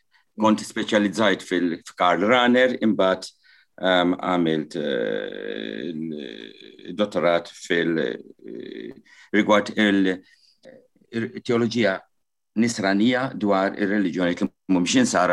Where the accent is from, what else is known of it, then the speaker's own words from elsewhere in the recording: Gozo, Malta; La darba aħna ħroġ minn Għawdex, m'iniex ħammur Malta